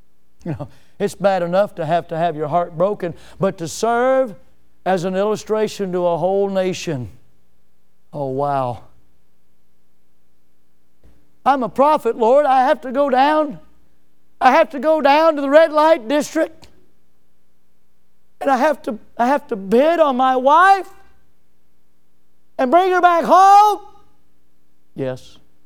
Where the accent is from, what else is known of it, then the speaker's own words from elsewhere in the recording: United States; That's my right as an American if I don't want to.